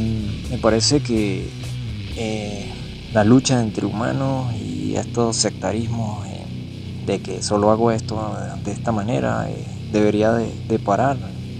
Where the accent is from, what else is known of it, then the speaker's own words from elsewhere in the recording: Venezuela; first language Spanish; todos sabemos que aquí en Venezuela nuestra lengua natal es el castellano.